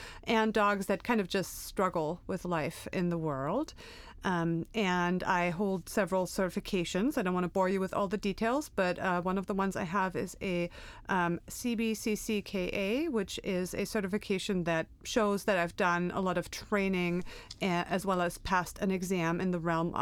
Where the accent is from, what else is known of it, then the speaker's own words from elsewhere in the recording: Germany; first language German; English is a second language; now in Portland, United States; But yeah, I am from Germany. I've been in the States for 15 years